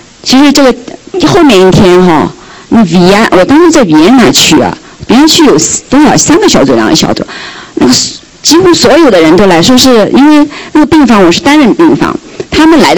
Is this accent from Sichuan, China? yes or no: no; Shanghai, China; 大家知道我是上海人